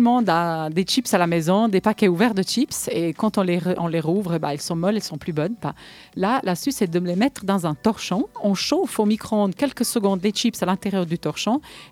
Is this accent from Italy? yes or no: yes; Italy; je suis italienne et tu as tout à fait raison